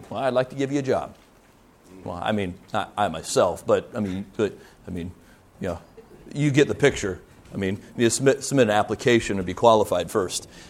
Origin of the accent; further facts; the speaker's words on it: Cedar Lake, United States; was when it was still in my hometown of Cedar Lake nearby.